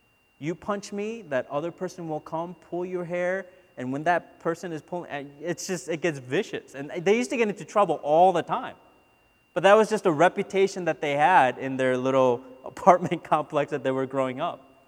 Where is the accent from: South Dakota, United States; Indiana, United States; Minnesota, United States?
Minnesota, United States; By the way, I grew up in Minnesota, so if you come to our church, you'll hear me, at least in the fall, talk a lot about my Vikings